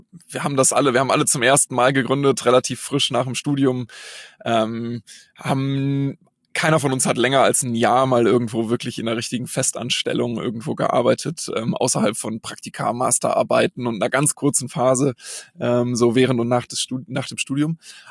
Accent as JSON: {"language": "German", "country": "Germany", "tie": "born there", "also_born_or_lived": "Switzerland / Sweden", "lives_now": "Hamburg, Germany", "said": "Also ich bin geboren in Deutschland, ich war zwischendrin in der Schweiz 5 Jahre, war dann nochmal in Deutschland in der Nähe von Düsseldorf, dann war ich 7 Jahre in Schweden, da habe ich Abitur gemacht, bin zum Studium zurück nach Hamburg gekommen und dann hier so ein bisschen hängen geblieben"}